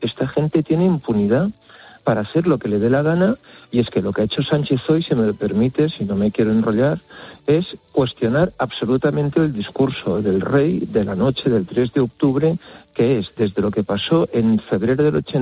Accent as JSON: {"language": "Spanish", "region": "Catalonia", "country": "Spain", "said": "Mira, yo como catalán, ante todo, voy a decirte una cosa."}